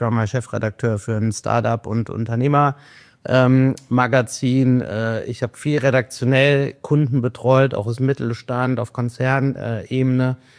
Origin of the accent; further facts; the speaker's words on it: Cologne, North Rhine-Westphalia, Germany; Ich komme aus Köln, gestern hier angereist.